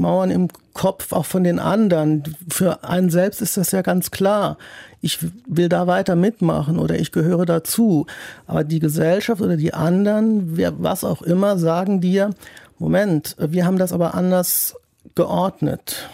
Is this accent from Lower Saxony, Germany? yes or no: no; Saarland, Germany; moved away as an adult; now in Cologne, Germany; Ich komme aus der Nähe von Saarbrücken, also eher einer so 50.000 Einwohner kleineren Stadt. Und da ist es mir dann auch irgendwie zu eng geworden. Da habe ich gemerkt, ich bin dann nach Köln gezogen, Anfang der 90er